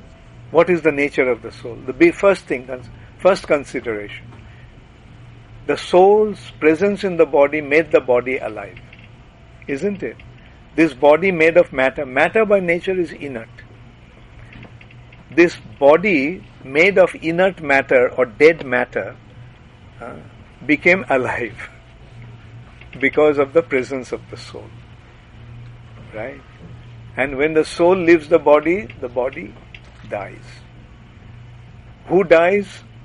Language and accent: English; Kolkata, West Bengal, India; now in Orlando, United States; But I'm from India. Yeah. Orlando, Florida. Oh, in India. I'm from Bengal. Calcutta.